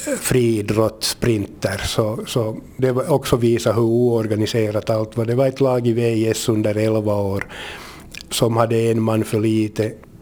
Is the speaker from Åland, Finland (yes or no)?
no; Vaasa, Ostrobothnia, Finland; jag är själv uppvuxen här i Vasa i det man kan kalla arbetarkvarteren, just där vid Stora Långgatan 60, så man hade ju inte levt i bomull hela livet